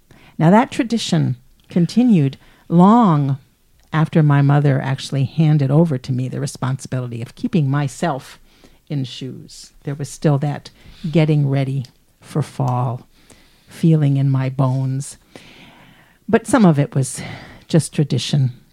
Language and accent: English; Philadelphia, Pennsylvania, United States; also born or lived in Chester; the second house that we lived in after we moved from Chester, Pennsylvania, which is what at the time was a big industrial or small industrial city, to a first floor apartment near 40th and Girard Avenue in West Philadelphia.